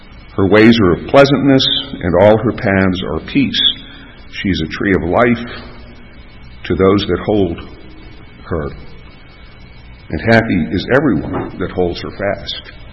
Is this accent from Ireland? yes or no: yes; Ireland; I'm Irish, therefore I am weeping.